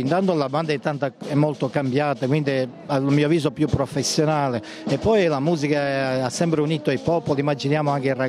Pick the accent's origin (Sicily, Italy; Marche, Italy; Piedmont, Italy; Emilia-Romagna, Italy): Sicily, Italy; Valguarnera; veniamo dalla Sicilia, da Val Guarnera in provincia di Enna